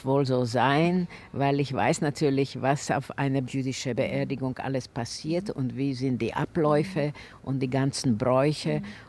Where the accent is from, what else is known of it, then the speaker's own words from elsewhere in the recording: Slovakia; Ich bin inzwischen 71 Jahre alt. Ich bin geboren in der Slowakei. Wir lebten in einer kleinen Stadt und unser lieber Vater war Fleischer. Wir haben ein sehr schönes Haus gehabt und wir sind Juden.